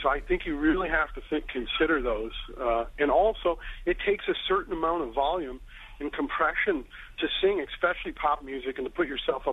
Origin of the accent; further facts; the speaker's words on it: Michigan, United States; accent: Michigan; Myself, when I sing, people tell me, because I'm from Michigan, they say I have a Michigan accent.